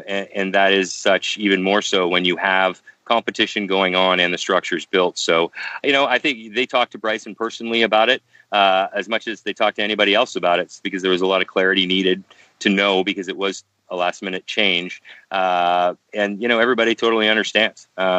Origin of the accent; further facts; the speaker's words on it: Canada; as a Canadian, you want your National Open